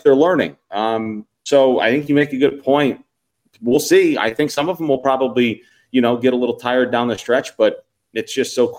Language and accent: English; New York, United States; I prefer tavern-style pizza. I'm from New York, so my dad's side of the family is from Long Island. I grew up with, you know, New York pizza, thin crust, thinner.